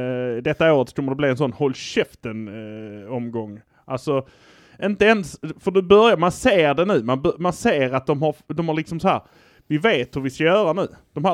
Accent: Malmö, Skåne, Sweden; Vi är från Malmö, nu kör vi detta.

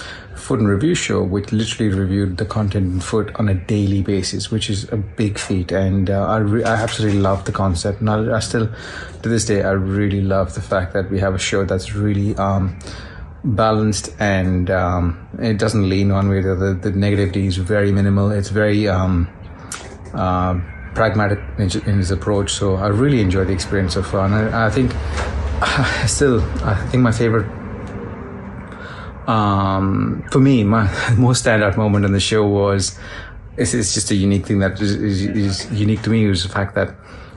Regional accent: Brisbane, Queensland, Australia; I'm from Brisbane, Australia.

